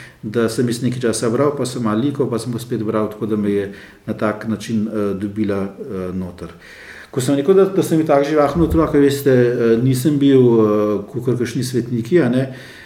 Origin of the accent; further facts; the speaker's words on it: Ljubljana, Central Slovenia, Slovenia; odraščal sem v Ljubljani, točno je Ljubljana Vič, na Jamovi cesti, zelo blizu cerkve. Osnovno šolo sem obiskoval na Viču oziroma na Bičevju